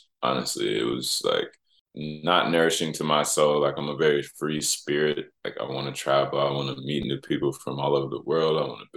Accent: Nashville, Tennessee, United States; I hail from Nashville, Tennessee in the United States.

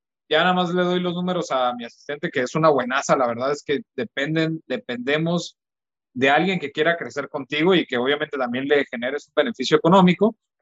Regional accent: Mexico; yo soy de México, yo estoy en México.

